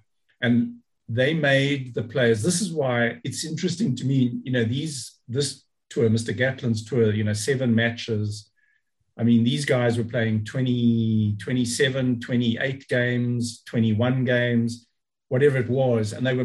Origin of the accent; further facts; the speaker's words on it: South Africa; From my series, my section, as a South African, the 1903 tour